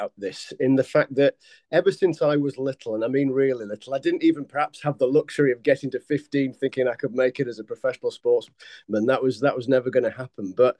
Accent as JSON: {"language": "English", "town": "Halifax", "region": "Yorkshire and the Humber", "country": "United Kingdom", "said": "Well, actually, I'm from West Yorkshire, so I'm from Halifax."}